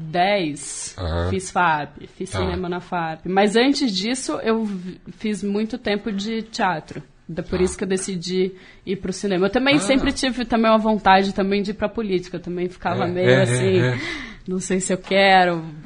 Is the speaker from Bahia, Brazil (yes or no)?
yes; Salvador, Bahia, Brazil; born there; now in São Paulo, Brazil; Eu nasci em Salvador, mas eu moro há 19 anos em São Paulo.